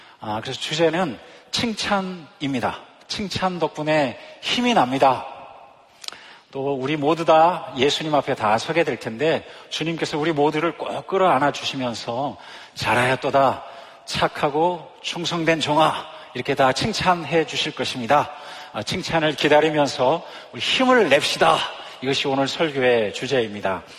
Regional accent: South Korea; moved away as an adult; now in United States; 실제로 이민자로서 한국에 나가기가 쉽지 않습니다. 저도 이민 생활, 유학 생활부터 시작하면 꼭 만 20년 있었는데요.

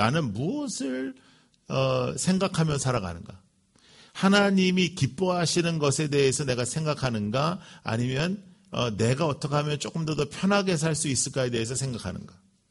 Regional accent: United States; 저는 이제 미국에서 컸잖아요.

